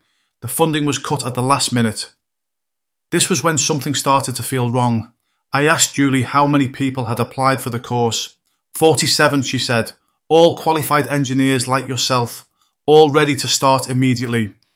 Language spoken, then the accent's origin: English; Hednesford, West Midlands, United Kingdom; I grew up in Hednesford, watching lorries crawl through our town centre because there was no proper bypass.